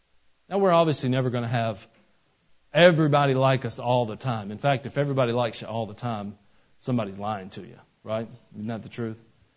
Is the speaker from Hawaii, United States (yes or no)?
no; Atlanta, Georgia, United States; I'm from Atlanta, and you can go out 285, and it circles around Atlanta